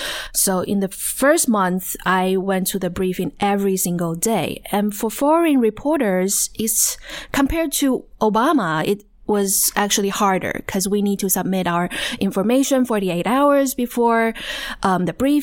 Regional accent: Taichung, Taiwan; I grew up in Taiwan, Taichung, actually, and I went to Taiwan University.

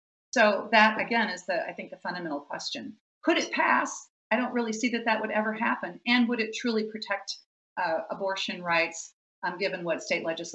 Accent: Minnesota, United States; but also, like, for example, in my home state of Minnesota

